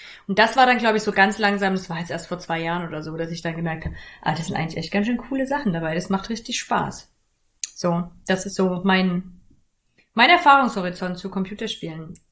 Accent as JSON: {"language": "German", "region": "East Germany", "country": "Germany", "tie": "born or raised there", "said": "ich bin in der DDR groß geworden, so zumindest die ersten 8 Jahre"}